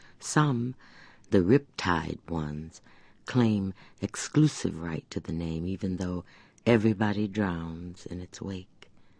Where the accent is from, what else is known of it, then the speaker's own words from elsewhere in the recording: Ohio, United States; because I'm from Ohio, so I knew the ones in near Lake Erie, near Detroit.